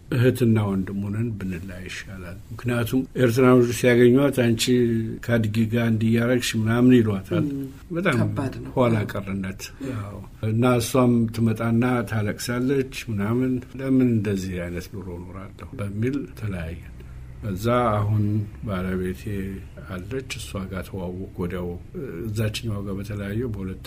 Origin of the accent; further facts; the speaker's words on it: Gondar, Amhara, Ethiopia; ብዙ ሰዎች ጎንደሬም አልመስላቸውም። የለብኝም ግን ንጹህ ጎንደሬ ነኝ። ምንም ድብልቅ የሌለኝ ንጹህ ጎንደሬ ነኝ።